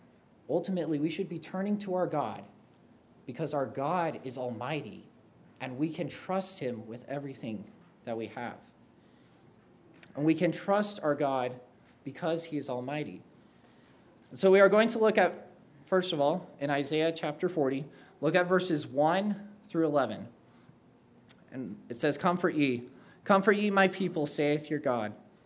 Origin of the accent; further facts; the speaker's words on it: Utah, United States; now in Three Hills, Canada; I grew up in Utah, actually. That is my home state. My dad was a pastor there for 15 years of my life. And then 5 years ago, the Lord moved us up to Canada.